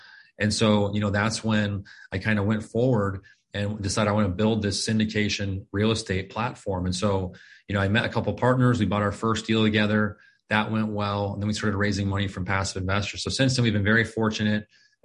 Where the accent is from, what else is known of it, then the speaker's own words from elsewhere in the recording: Phoenix, Arizona, United States; I was born and raised here in Phoenix, Arizona, lived here my entire life.